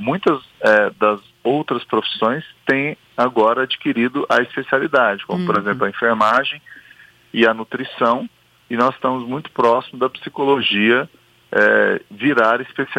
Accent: Minas Gerais, Brazil; Eu sou de Minas Gerais

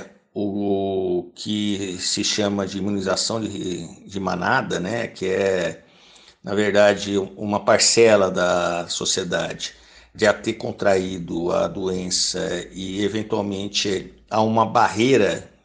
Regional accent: Brazil; De todos nós e todos nós como brasileiros

